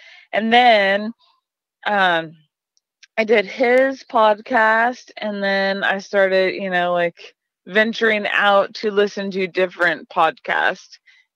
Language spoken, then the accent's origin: English; Florida, United States; My early days. I am from Florida.